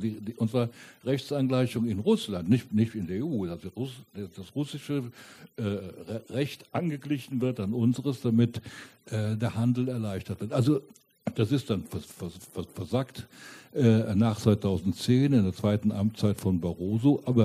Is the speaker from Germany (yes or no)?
yes; Germany; Ich bin ja aufgewachsen natürlich in der Bundesrepublik der Alten